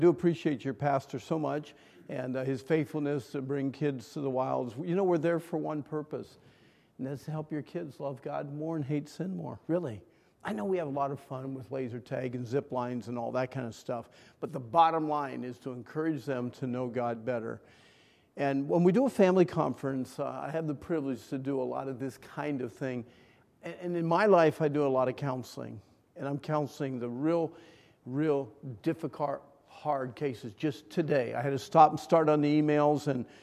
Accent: Pennsylvania, United States; I am from Pennsylvania, and I wear that badge, you know, with loyalty and honor

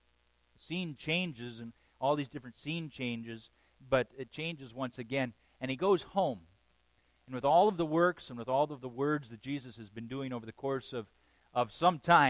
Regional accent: Minnesota, United States; As most of you know, I grew up in Minnesota.

